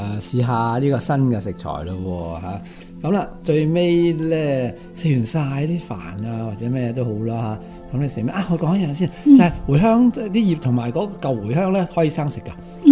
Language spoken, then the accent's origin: Cantonese; Hong Kong; 我哋香港人